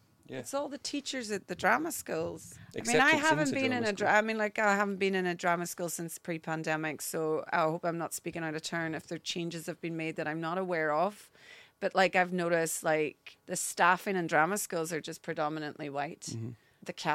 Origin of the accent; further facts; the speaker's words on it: Derry, Northern Ireland, United Kingdom; like growing up in Derry, like, the Troubles was on and it was still rife at that time.